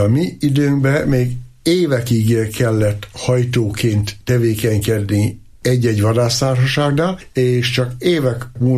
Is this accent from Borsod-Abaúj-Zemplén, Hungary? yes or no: yes; Bogács, Borsod-Abaúj-Zemplén, Hungary; Az Ezüstéren Bogácsé, így van. Ott nőttem fel, ott rúgtuk a hegyi oldalba a labdát, rongylabdát még